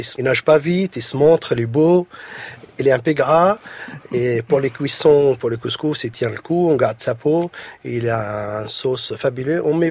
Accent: Zarzis, Medenine, Tunisia; Chez nous, à Zarzi, ça s'appelle le bzar.

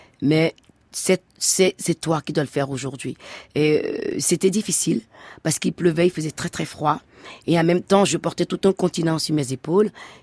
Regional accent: Benin; mais pour moi, en tant que béninoise

